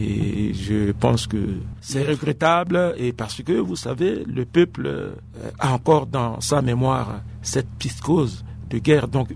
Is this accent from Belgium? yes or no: no; Central African Republic; Je suis centrafricain.